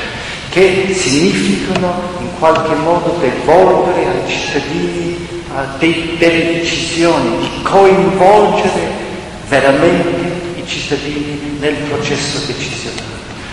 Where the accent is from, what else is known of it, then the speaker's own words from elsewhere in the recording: Florence, Tuscany, Italy; io vengo da Firenze